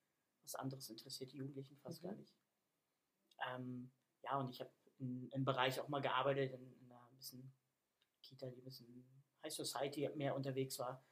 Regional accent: Berlin, Germany; born there; also born or lived in Bavaria; now in Hamburg, Germany

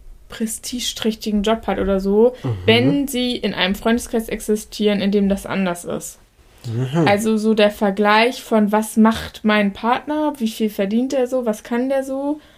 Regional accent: Hamburg, Germany; Aber wir sind aufgewachsen in, also Hamburg allein schon Hamburger relativ privilegiert und Hamburger Vorort.

